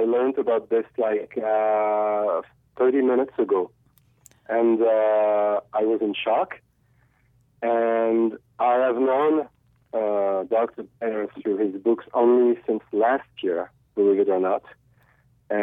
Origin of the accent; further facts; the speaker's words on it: Arras, Hauts-de-France, France; is Arras in the north of France.